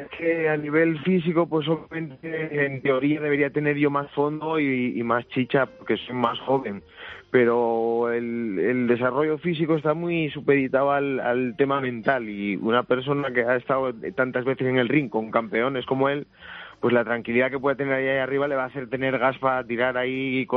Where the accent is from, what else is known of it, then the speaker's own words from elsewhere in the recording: Gijón, Asturias, Spain; De Gijón, bueno, he vivido toda la vida entre Mañes.